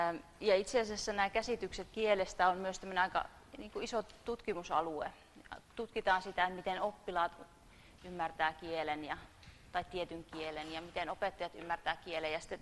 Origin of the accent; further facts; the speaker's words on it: Saarijärvi, Central Finland, Finland; Mä oon itse Saarijärveltä kotoisin